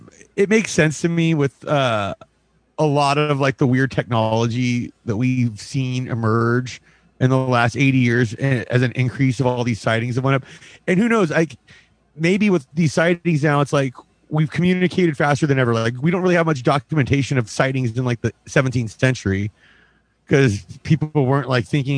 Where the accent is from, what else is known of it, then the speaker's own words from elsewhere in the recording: Whittier, California, United States; Whittier, California, just outside of LA.